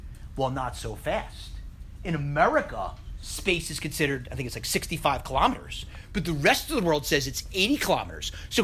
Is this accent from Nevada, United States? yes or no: no; Philadelphia, Pennsylvania, United States; I'm from Philadelphia.